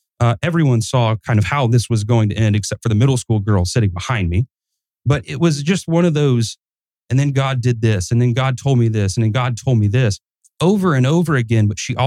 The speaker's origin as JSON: {"language": "English", "region": "Kentucky", "country": "United States", "said": "Yeah, I'm not a speller. I'm from Kentucky."}